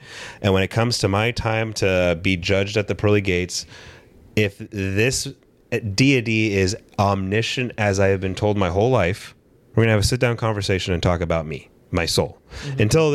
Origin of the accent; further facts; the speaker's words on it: United States; I'm an American. The Pope doesn't matter to me.